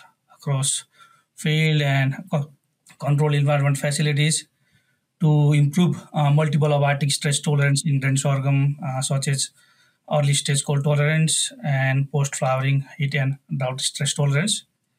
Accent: Nepal; moved away as an adult; now in United States; I was born and raised in Nepal, where I completed my undergraduate degree in agriculture.

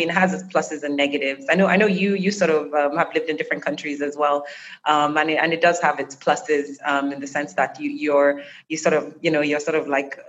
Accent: Nigeria; from Nigeria.

